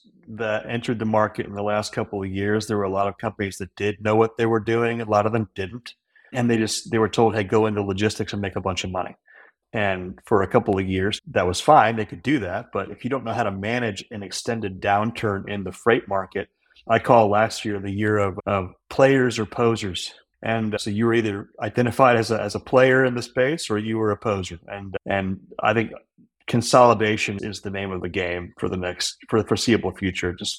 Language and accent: English; Indianapolis, Indiana, United States; And I'm from Indianapolis, Indiana.